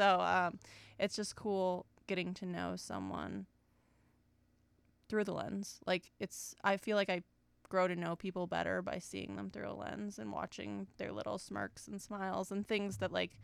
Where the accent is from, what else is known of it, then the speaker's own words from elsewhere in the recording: Alaska, United States; I'm actually from here, formerly known as … I'm from here.